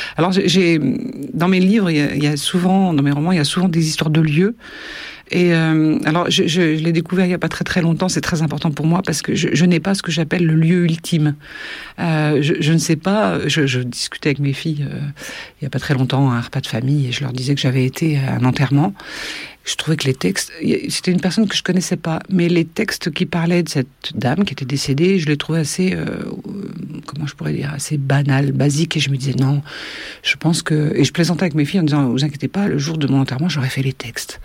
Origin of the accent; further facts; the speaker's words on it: Algeria; now in France; Je suis une grande déracinée, moi. J'ai passé mon enfance en Algérie.